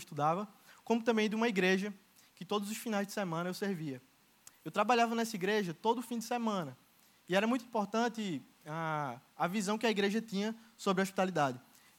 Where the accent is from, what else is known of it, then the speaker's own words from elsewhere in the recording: Caruaru, Pernambuco, Brazil; moved away as an adult; Eu, um moleque com 19 anos, que era do interior, eu sou do Caruaru, então você sair do interior e morar em São Paulo sozinho, muito jovem.